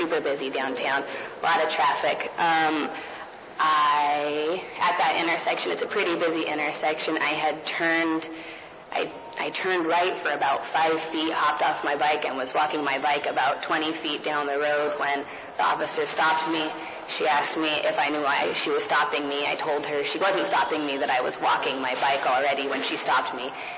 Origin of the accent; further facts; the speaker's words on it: Atascadero, California, United States; now in Santa Cruz, United States; I am from Atascadero, but that was untrue. I never told her I was unfamiliar with the area. I've lived in Santa Cruz for 4 years.